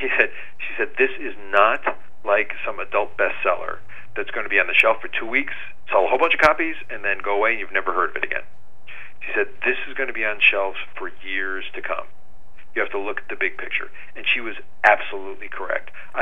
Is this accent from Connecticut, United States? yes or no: yes; Connecticut, United States; it was based on a very real incident that happened in my hometown in Connecticut.